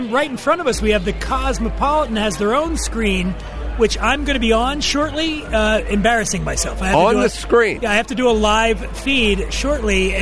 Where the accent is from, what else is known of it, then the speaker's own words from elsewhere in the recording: Ireland; You know I'm an Irishman